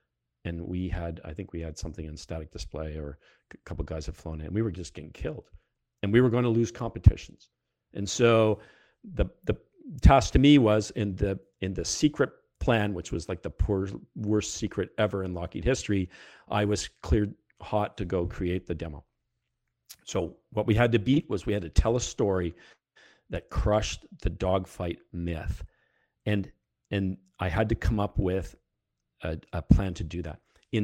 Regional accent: Canada; now in United States; moved back to Canada.

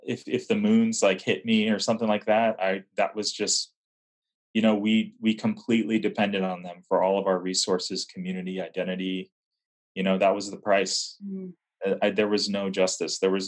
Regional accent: Tarrytown, New York, United States; Well, you know, I have to say that myself growing up in Tarrytown

